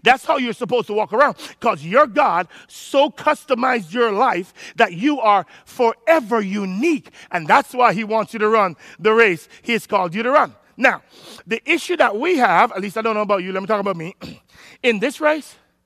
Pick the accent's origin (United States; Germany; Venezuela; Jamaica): Jamaica; Obviously, I'm Jamaican, so I'm going to have it.